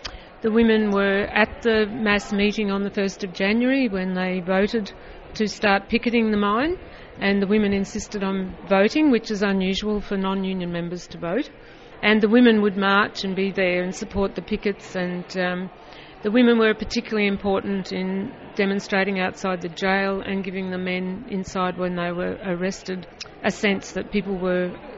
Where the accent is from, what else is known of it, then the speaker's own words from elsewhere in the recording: Melbourne, Victoria, Australia; I'm from Melbourne